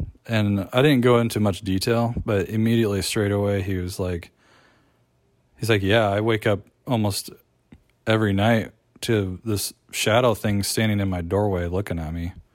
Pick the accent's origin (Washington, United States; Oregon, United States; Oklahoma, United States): Oregon, United States; I'm from Oregon.